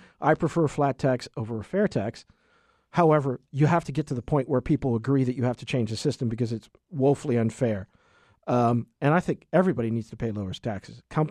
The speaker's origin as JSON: {"language": "English", "region": "Maine", "country": "United States", "tie": "born or raised there", "also_born_or_lived": "New York City / New Jersey / Pembrokeshire / Honduras", "said": "I grew up all over the world. But the place where I spent consistently most of my time was Maine. I was born in New York City, moved to New Jersey for 4 years, Pembrokeshire in England for 2.5, then Honduras, then Miami"}